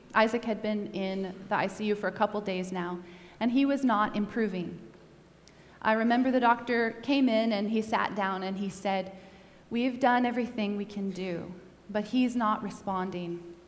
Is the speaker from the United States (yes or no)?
yes; Washington, United States; He was living in New Mexico at the time, and I'm from Washington State.